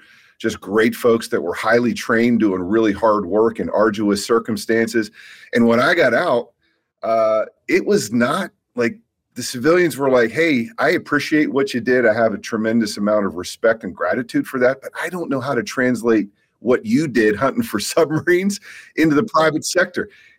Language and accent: English; Pittsburgh, Pennsylvania, United States; I'm a kid from Pittsburgh, Pennsylvania. I grew up here in Pittsburgh